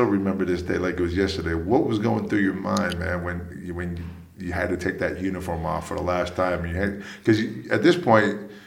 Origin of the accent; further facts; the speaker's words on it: United States; And as American growing up and balling, obviously your ultimate goal is to turn on that TV or be there and see your name called in the draft.